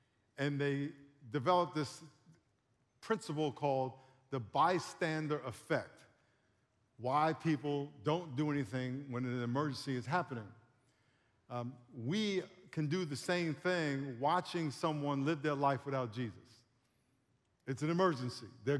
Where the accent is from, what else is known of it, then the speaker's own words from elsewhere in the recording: Queens, New York, United States; In 1964, I was 4 years old, grew up in Long Island, and right in Queens